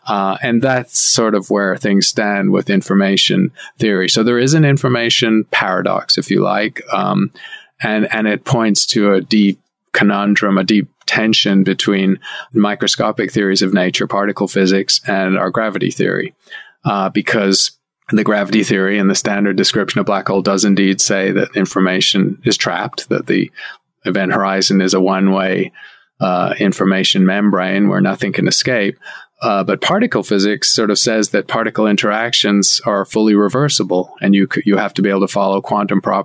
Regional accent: Scotland, United Kingdom; Well, actually, I'm a Scot, but if I used my original accent, you wouldn't understand some of the things I was saying.

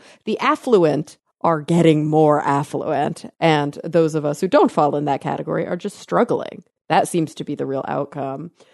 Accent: Plano, Texas, United States; so not exactly my hometown, but I grew up in the suburbs of Dallas in Plano

